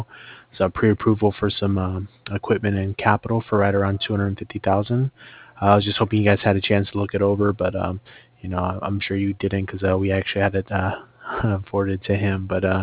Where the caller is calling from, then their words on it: Cardiff, Wales, United Kingdom; I'm calling over from Cardiff.